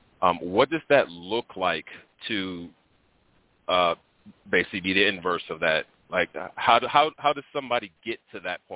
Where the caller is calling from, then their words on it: North Dakota, United States; I'm calling from Interstate 94 eastbound in North Dakota.